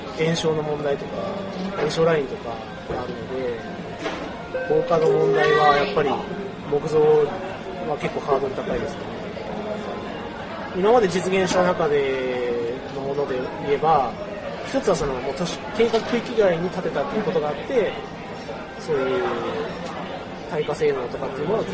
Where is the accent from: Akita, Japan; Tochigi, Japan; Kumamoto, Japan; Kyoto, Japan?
Kumamoto, Japan; 出身熊本です